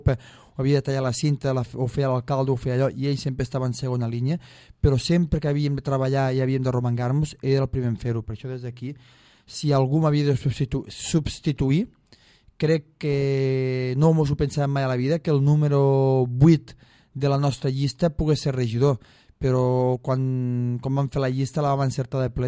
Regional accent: Catalonia, Spain; el sentiment de pensar que Catalunya, que som el sud de Catalunya i que no ens tenen en compte

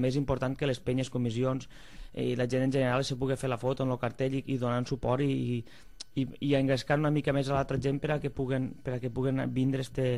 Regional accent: Catalonia, Spain; jo sempre dic el mateix, el nostre també som catalans i la nostra festa també és catalana.

